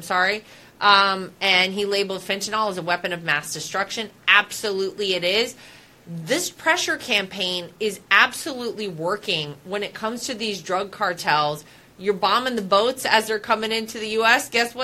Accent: United States; You know, as an American, Liz, I always think you feel like when you go anywhere in the world

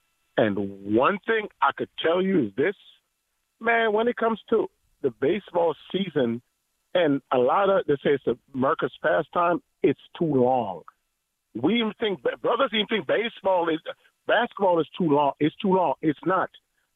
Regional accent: New York, United States; I mean, me growing up in New York, I knew who Derek Jeter was.

